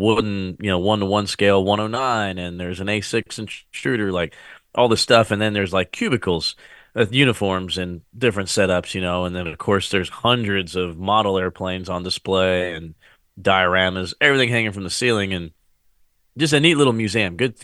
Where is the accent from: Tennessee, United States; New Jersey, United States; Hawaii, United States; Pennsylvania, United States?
New Jersey, United States; growing up in South Jersey, you know, very rural, big pine trees everywhere